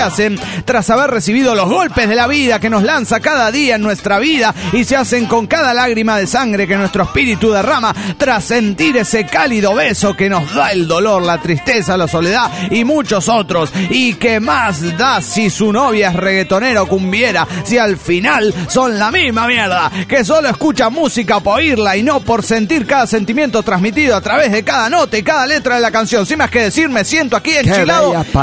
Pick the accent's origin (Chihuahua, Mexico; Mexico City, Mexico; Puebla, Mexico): Mexico City, Mexico; del DF mexicano.